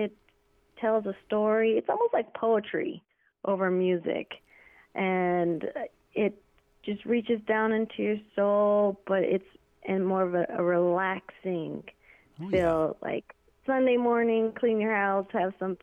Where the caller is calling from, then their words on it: Las Vegas, Nevada, United States; Yeah, I'm calling in from Las Vegas, Nevada.